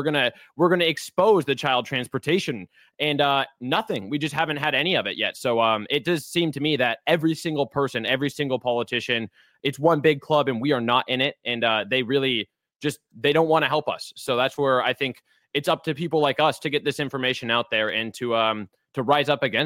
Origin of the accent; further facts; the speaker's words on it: Portland, Oregon, United States; growing up in Portland, I was pretty woke for a long time.